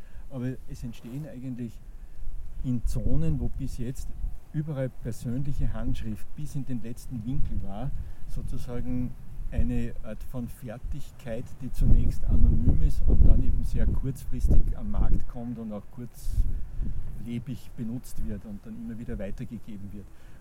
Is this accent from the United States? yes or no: no; Waidhofen an der Ybbs, Lower Austria, Austria; in meiner Heimatstadt Weidhofen an der Ybbs